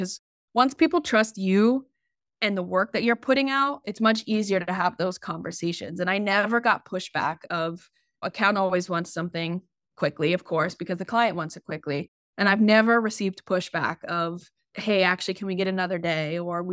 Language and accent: English; Kansas, United States; now in New York, United States; And I've always had that like New York speed in my mind, but I grew up in Kansas.